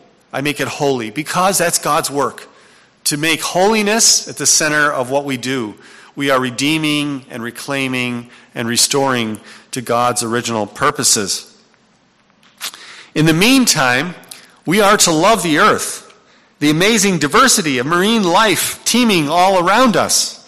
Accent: Netherlands; You know, I know in the Netherlands, if I go visit my home country, we eat raw herring.

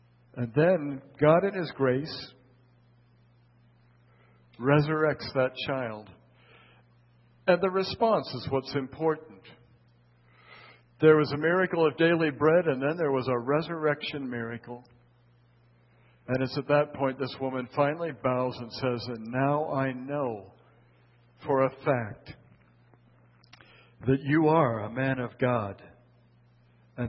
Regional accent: United States; when I grew up, I was born in America. Of course I'm a Christian.

